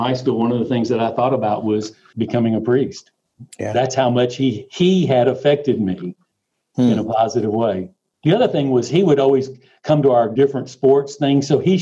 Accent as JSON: {"language": "English", "town": "Macon", "region": "Georgia", "country": "United States", "tie": "born or raised there", "said": "I grew up in Macon, Georgia. We were cradle Catholics."}